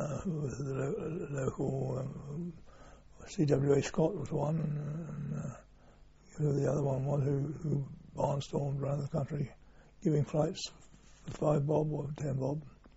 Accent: St Albans, East of England, United Kingdom; born there; I was born accidentally in St. Albans

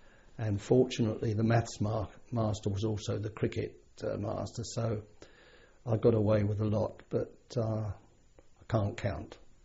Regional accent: London, United Kingdom; born there; I was born in Hampstead, London, 1923.

